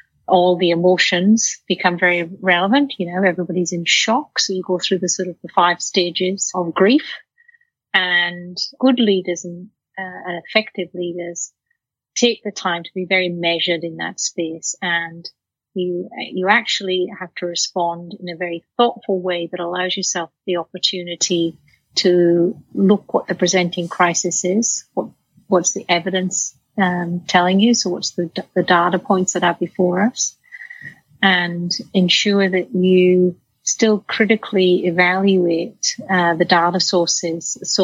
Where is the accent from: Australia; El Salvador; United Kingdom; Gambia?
United Kingdom; Wales; I grew up in Wales in a working class family